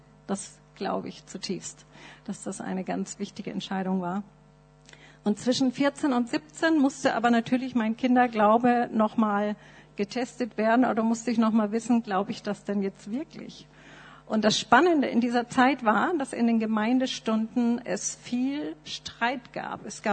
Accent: Nuremberg, Bavaria, Germany; meine Eltern waren in der Baptistengemeinde in Nürnberg. Das ist mein geistliches Zuhause, da bin ich aufgewachsen in der Sonntagsschule und Jungscher Freizeiten.

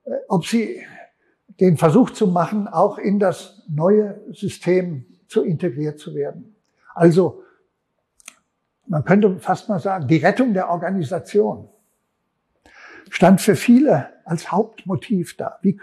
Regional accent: Frankfurt, Hesse, Germany; ich komme aus Frankfurt

